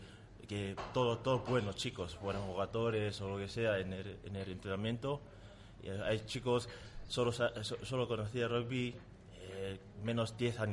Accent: Tonga; Spanish is a second language; now in Spain; soy de Tonga.

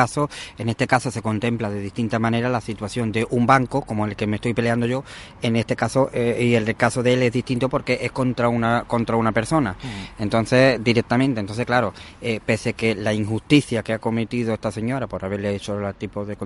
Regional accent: Spain

